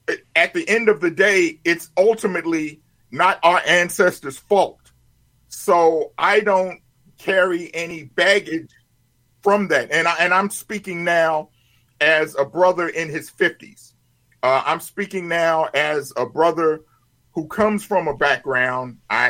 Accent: Louisville, Kentucky, United States; I'm from Louisville, Kentucky.

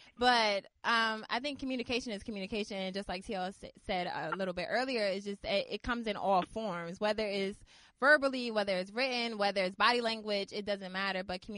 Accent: New Jersey, United States; I'm from Jersey, of course, Jersey, born and raised.

